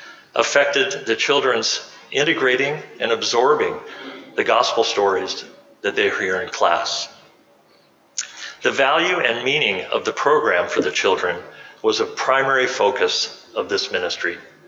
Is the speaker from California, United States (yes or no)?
yes; Pacific Palisades, California, United States; full of memories of attending St. Matthew's Parish School Kindergarten and later Sunday School in my hometown of Pacific Palisades, about 80 miles down the road.